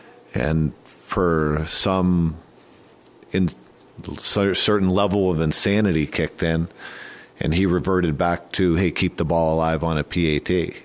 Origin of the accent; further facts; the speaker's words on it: Ohio, United States; I, obviously growing up in Ohio, it sure caught my attention.